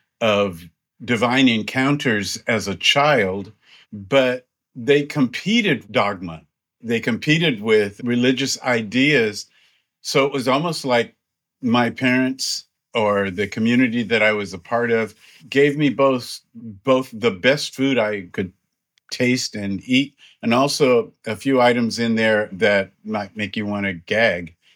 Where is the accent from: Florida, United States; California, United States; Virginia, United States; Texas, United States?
California, United States; my parents came from the Jim Crow South, and here we were living, growing up in California.